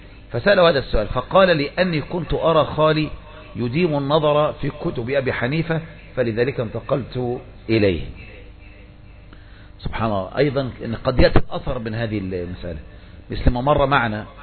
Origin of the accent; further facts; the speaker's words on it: Taha al-A'mida, Minya Governorate, Egypt; موقع بلدتي وإليها ينسب طحا، وهي معروفة الآن بطحا الأعمدة التي تتبع مركز صملوط من مديرية المنيا.